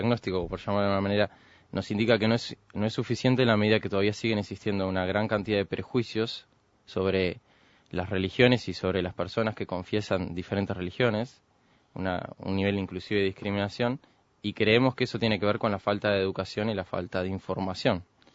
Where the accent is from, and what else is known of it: Uruguay